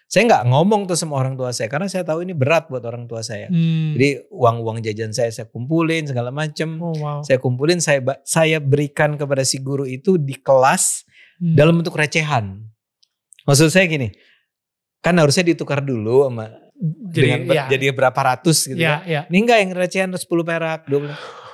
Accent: Bogor, West Java, Indonesia; Saya terlibat tuh dalam, di Bogor kan, kota saya Bogor.

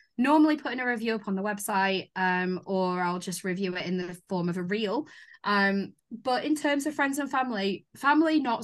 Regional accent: Bristol, South West England, United Kingdom; accent: Bristolian; also born or lived in St Helens / Preston; I grew up in Bristol and then moved to St. Helens, and then I went to uni in Preston. I've lost the Bristolian twang, thankfully, although Sloider does come out soon sometimes. And I think Preston has fine-tuned the St. Helens out of me.

